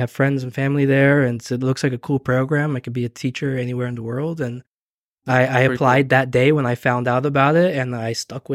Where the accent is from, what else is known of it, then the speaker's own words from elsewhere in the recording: Houston, Texas, United States; now in Netherlands; I grew up in North Houston